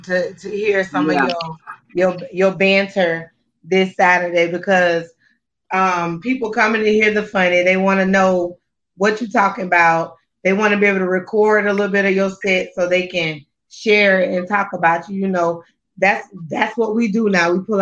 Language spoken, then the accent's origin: English; Tallahassee, Florida, United States; because I'm right here from Tallahassee.